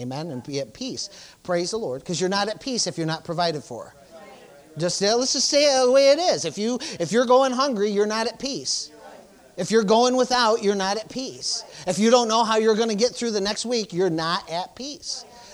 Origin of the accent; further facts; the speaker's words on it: Jamestown, New York, United States; We grew up in Jamestown.